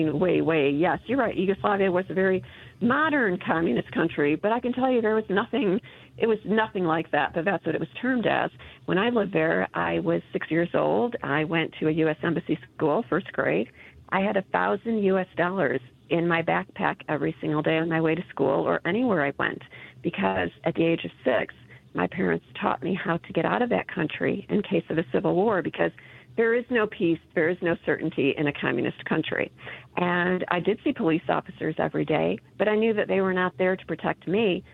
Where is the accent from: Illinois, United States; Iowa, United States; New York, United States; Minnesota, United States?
Illinois, United States; Chicago; I'm originally from Chicago, so I understand exactly what you're saying.